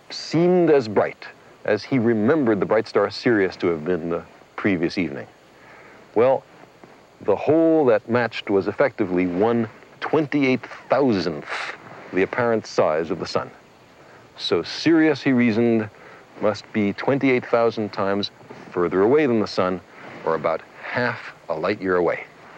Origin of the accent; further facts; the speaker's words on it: Brooklyn, New York, United States; people had answered that question which had so excited me as a young boy growing up in Brooklyn, the question, what are the stars?